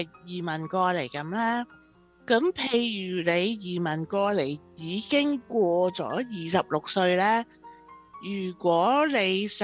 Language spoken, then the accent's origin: Cantonese; China; 尤其是我哋中國人去飲茶嗰啲地方咧